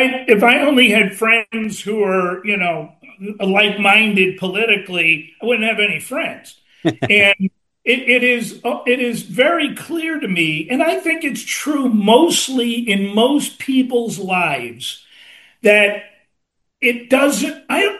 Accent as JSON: {"language": "English", "town": "New York City", "region": "New York", "country": "United States", "tie": "born or raised there", "said": "And like I say, I mean, I grew up in New York City. You're exposed to everything."}